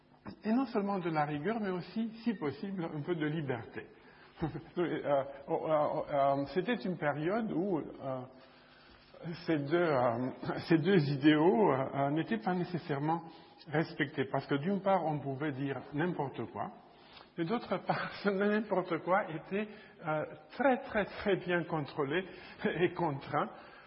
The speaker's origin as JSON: {"language": "French", "region": "Bucharest", "country": "Romania", "tie": "born or raised there", "lives_now": "Chicago, United States", "said": "je suis né à Bucarest, en Roumanie, il y a longtemps. Et je vis aux États-Unis, j'enseigne à l'université de Chicago."}